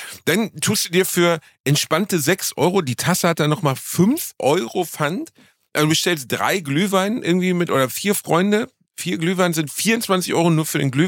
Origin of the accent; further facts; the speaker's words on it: Gelsenkirchen, North Rhine-Westphalia, Germany; ich bin ja in der Stadt aufgewachsen, die den beschissensten Weihnachtsmarkt der Welt hat. Also Gelsenkirchen ist ja nicht in allen Belangen die schlechteste Stadt.